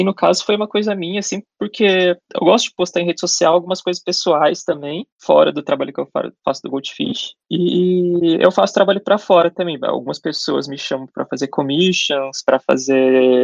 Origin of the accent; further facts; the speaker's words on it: São Paulo, Brazil; moved away as an adult; now in Rio de Janeiro, Brazil; Então, eu sou do Rio de Janeiro, eu moro no Rio de Janeiro atualmente, só que eu sou de São Paulo.